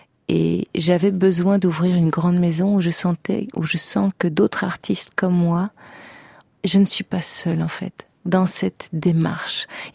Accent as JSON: {"language": "French", "town": "Charleroi", "region": "Wallonia", "country": "Belgium", "tie": "born or raised there", "said": "quand on parle de Charleroi, qui en effet est ma ville natale, et c'est la ville où j'ai décidé de revenir aujourd'hui"}